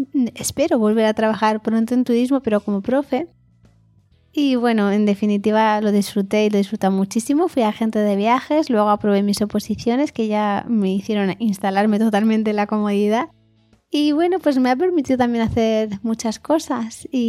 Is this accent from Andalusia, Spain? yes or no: no; Madrid, Community of Madrid, Spain; born there; Nací en Madrid en 1983.